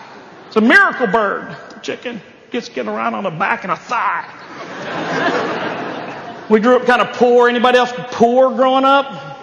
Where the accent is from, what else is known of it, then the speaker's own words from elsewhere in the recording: Georgia, United States; I'm from Georgia. I'm a preacher's kid from Georgia.